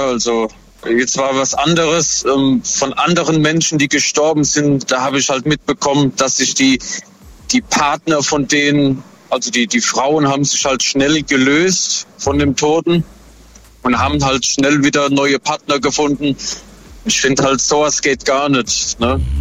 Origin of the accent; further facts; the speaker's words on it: Mutterstadt, Rhineland-Palatinate, Germany; Ich komme aus Mutterstadt, aus Rheinland-Pfalz.